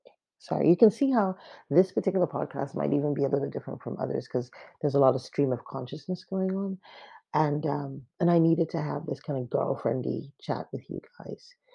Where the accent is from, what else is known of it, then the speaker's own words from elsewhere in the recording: Nigeria; I grew up in Nigeria, where electricity is not taken for granted